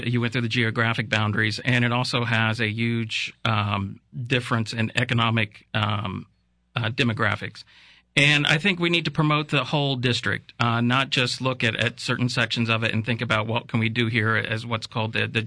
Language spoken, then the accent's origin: English; New Castle, Indiana, United States; He worked at Chrysler in Newcastle. I'm from Newcastle, Indiana.